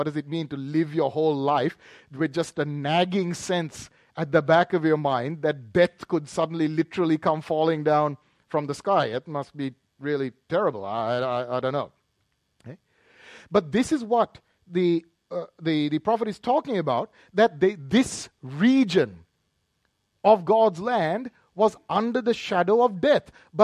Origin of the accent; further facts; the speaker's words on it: Australia; that is now part of our history as Australian people.